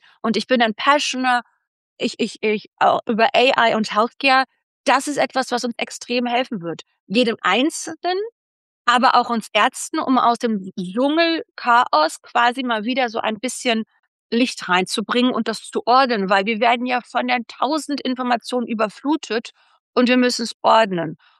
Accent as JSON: {"language": "German", "region": "Berlin", "country": "Germany", "tie": "born or raised there", "said": "ich komme aus einer Low-Income-Familie. Ich bin im Wedding groß geworden in Berlin und wir hatten nie viel Geld."}